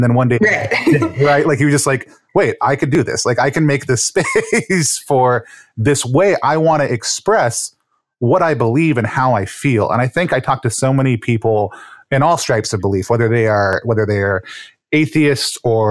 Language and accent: English; the South, United States; especially as a Catholic, there's always been this preconceived notion, especially growing up in the South, that there's one way to be Catholic